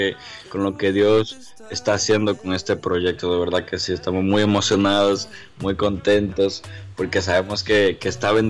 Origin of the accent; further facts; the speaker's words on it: Dominican Republic; Bueno, soy un chico dominicano, soy de acá, de República Dominicana.